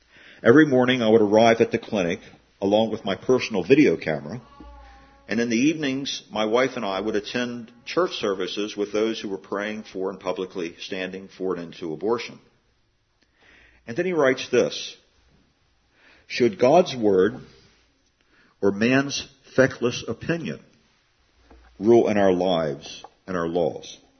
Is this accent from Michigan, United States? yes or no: no; Baton Rouge, Louisiana, United States; it was coming to my hometown of Baton Rouge, Louisiana